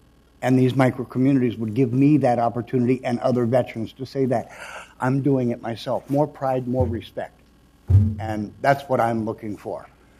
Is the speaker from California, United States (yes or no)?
yes; San Diego, California, United States; I'd like to say one more thing. I'm from San Diego, California